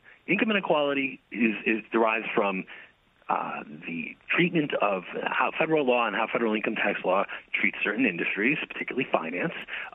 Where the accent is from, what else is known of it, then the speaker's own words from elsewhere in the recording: New York, United States; as someone growing up in New York, I remember it, these being places you would never go